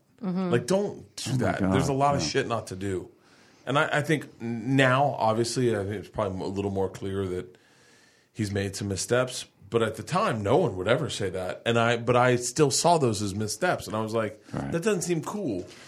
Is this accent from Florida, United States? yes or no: yes; Florida, United States; I grew up in Florida, yeah.